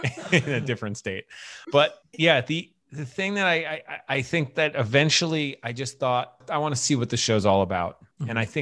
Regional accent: Staten Island, New York, United States; And I was always adverse, like I had an aversity to it because of growing up in Staten Island.

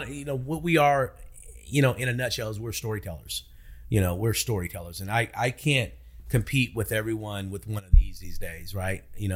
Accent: New Orleans, Louisiana, United States; I grew up in New Orleans, and my career started in marketing.

